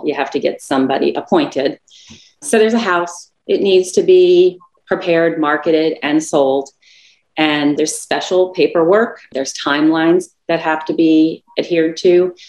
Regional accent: Ohio, United States; moved away as an adult; We came from Ohio in 1989, and with like the pioneers with big ideas of how we were going to make our lives so much better.

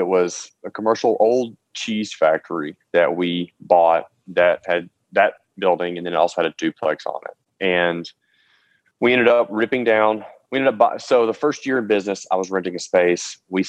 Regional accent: Fulton, Mississippi, United States; So born and raised in Fulton, Mississippi, small town

